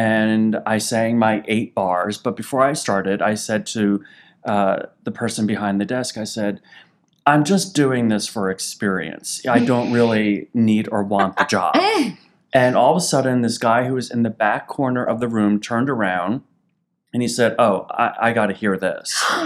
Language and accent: English; New Jersey, United States; Northern Jersey. So I'm a Jersey boy.